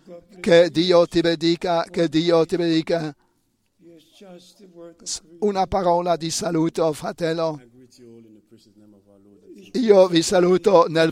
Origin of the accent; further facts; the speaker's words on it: Romania; Italian is a second language; Veniamo dalla Romania e vi portiamo i saluti dalla Romania.